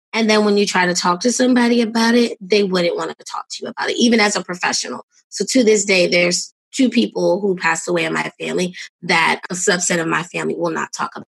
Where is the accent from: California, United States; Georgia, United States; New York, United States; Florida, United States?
New York, United States; Brooklyn; And I'm originally from Brooklyn, but my family's from North Carolina.